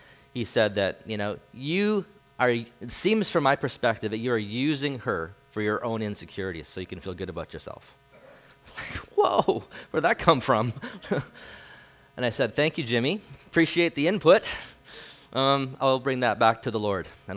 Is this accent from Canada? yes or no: yes; Vernon, British Columbia, Canada; also born or lived in Kelowna / Winfield; I grew up in Vernon. I lived in Kelowna. And then God called me to Winfield.